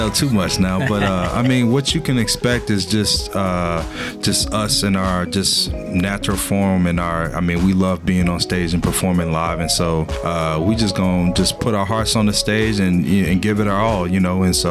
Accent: St. Louis, Missouri, United States; now in Kansas City, United States; I'm originally from St. Louis.

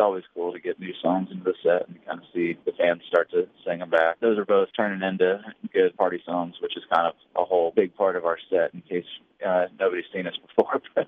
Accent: Nashville, Tennessee, United States; we grew up on 90s country, you know, and so it's like all of those things, you know, we're born and raised in Nashville and kind of came up at the same time

